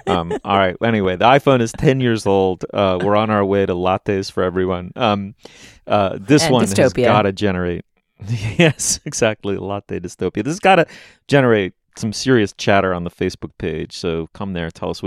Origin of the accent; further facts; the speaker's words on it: New York, United States; I'm born and raised in New York and never been.